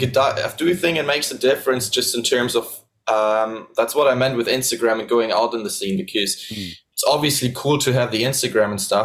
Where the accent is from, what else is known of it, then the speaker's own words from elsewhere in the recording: Vancouver, British Columbia, Canada; born there; I was born in Vancouver, yeah, exactly.